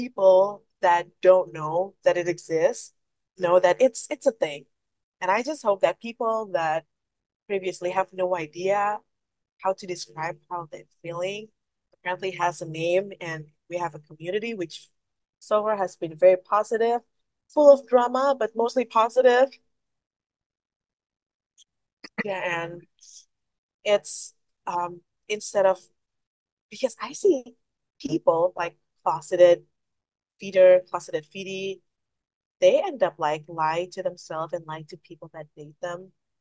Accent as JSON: {"language": "English", "region": "West Java", "country": "Indonesia", "said": "I am Sundanese. I am from Sunda region. It's like West Java, and I do speak Sunda. Sundanese language"}